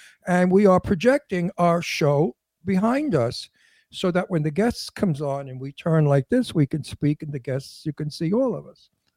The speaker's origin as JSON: {"language": "English", "country": "United States", "said": "Like I always say, I'm an American. And I want what's best for my country."}